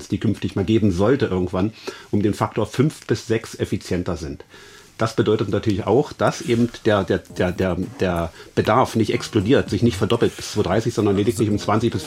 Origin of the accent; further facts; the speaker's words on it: Chemnitz, Saxony, Germany; Wir haben beispielsweise in meiner Heimatstadt in Chemnitz ein Kraftwerk stehen